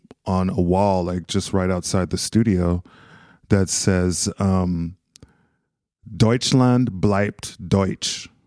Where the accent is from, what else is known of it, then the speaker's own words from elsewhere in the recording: United States; moved away; as an American, as artist coming here